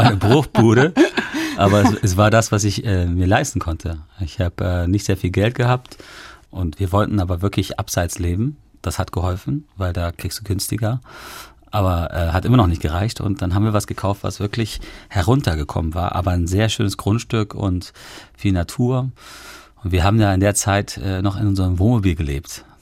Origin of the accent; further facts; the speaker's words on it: Ireland; Und es ist im Prinzip so mein Herkunftsland-Song und auch eine gewisse Liebeserklärung an diesem Land.